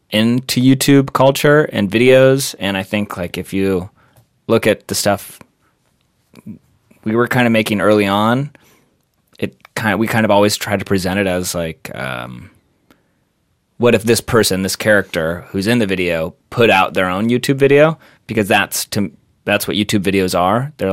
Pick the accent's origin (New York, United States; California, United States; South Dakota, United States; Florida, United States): California, United States; San Diego; I grew up in San Diego and like went up to the mountains for this like for like a week.